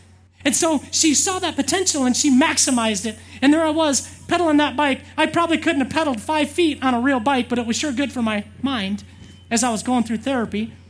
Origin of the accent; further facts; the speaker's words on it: Woonsocket, South Dakota, United States; So I had to go home to my hometown, Woonsocket, South Dakota.